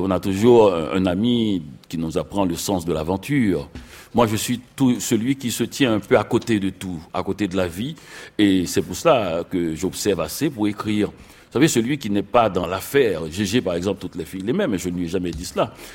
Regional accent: Quebec, Canada; moi je viens du Canada, je viens du Québec, c'est un pays avec un univers très long

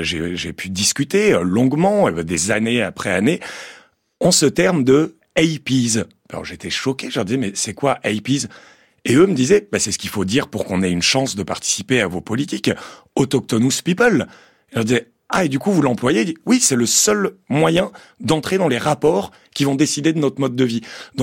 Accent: Occitanie, France; je viens des Cévennes et que du coup, j'ai grandi en randonnant dans le parc national des Cévennes.

